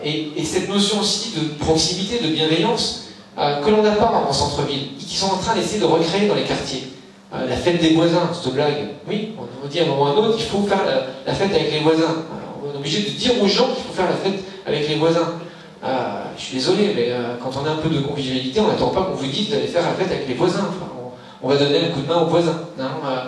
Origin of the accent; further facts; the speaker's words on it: Grand Est, France; Moi, je suis originaire des Ardennes. Les Ardennes, c'est un des rares départements qui se dépeuplent.